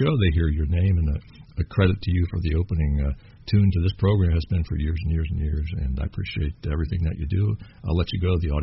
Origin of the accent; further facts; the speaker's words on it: Kentucky, United States; Growing up in Kentucky, we fished every little lake until the owners woke up and shoot us off.